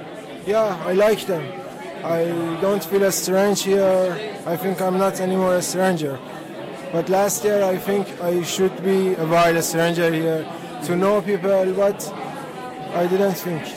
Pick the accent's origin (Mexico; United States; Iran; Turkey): Iran; English is a second language; I come from Iran.